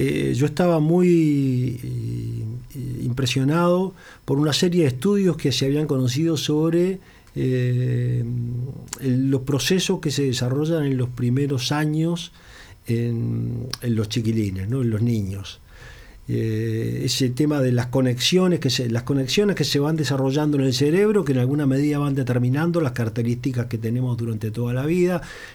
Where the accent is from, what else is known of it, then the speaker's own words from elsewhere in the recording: Montevideo, Uruguay; Yo soy del Cerro, entonces mi identificación como barrio es el Cerro, y bueno, conozco mucho el lugar